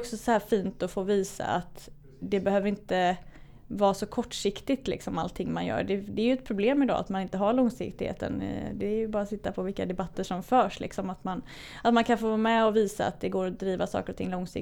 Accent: Västra Götaland County, Sweden; Jag bor i Göteborg, jag är uppvuxen lite utanför Göteborg men har bott i Göteborg det senaste decenniet i alla fall. Bor i Johanneberg

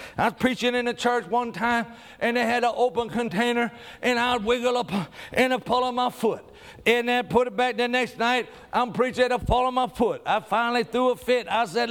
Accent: Yuma, Arizona, United States; born there; I was born in Yuma, Arizona. I was born out there in the desert.

